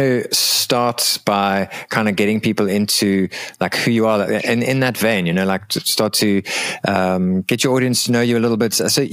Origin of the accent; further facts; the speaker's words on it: Cape Town, Western Cape, South Africa; now in George, South Africa; I also grew up in the city. I grew up in Cape Town, and then moved to like a little town. I live in George